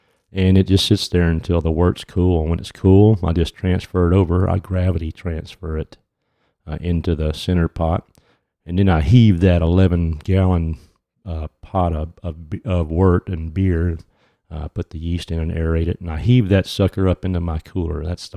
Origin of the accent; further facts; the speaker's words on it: Louisiana, United States; I'm not from here. I'm from Louisiana, and I've been around the country from end to end, sea to shining sea.